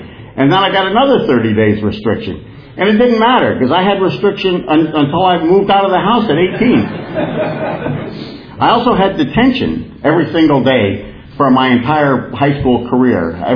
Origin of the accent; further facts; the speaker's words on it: New Jersey, United States; I'm from Soprano land. I'm from the part of New Jersey that The Sopranos come from.